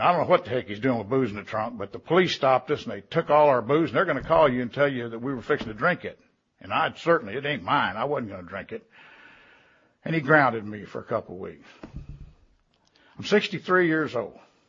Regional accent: Watertown, South Dakota, United States; born there; also born or lived in Tulsa, Oklahoma / Omaha, Nebraska / Kansas City, Kansas

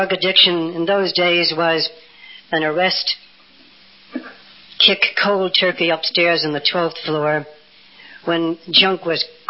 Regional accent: New York City, New York, United States; born there; I was born in Greenwich Village, by the way. We have a house in Greenwich Village

